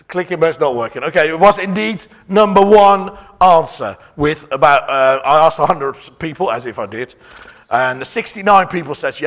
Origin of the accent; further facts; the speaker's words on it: Eastbourne, South East England, United Kingdom; I heard of Brighton. I'm from Eastbourne. I didn't know there was anything in between.